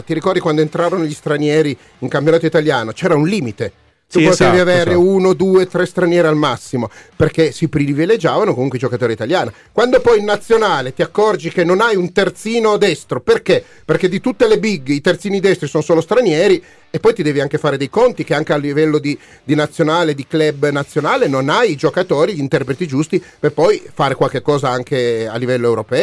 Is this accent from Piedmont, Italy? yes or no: yes; Turin, Piedmont, Italy; io sono torinese, mi ricordo